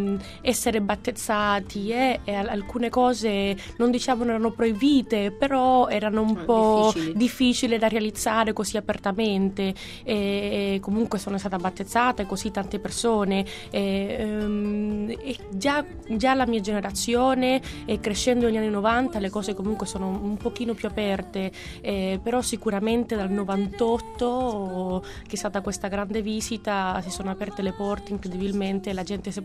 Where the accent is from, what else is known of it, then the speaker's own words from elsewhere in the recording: Cuba; Italian is a second language; è il mio sangue, è la mia patria, la mia terra, un'isola che adoro